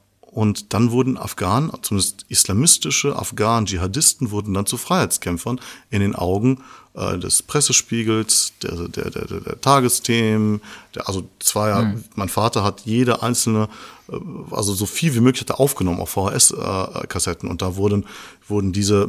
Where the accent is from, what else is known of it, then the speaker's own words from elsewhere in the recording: Bochum, North Rhine-Westphalia, Germany; bin Afghaner. Das war, so bin ich aufgewachsen. Oder halt, ich bin Ausländer. Und ich bin 1980 geboren in Bochum. Ich bin in der Bochumer Hustadt halt auch groß geworden.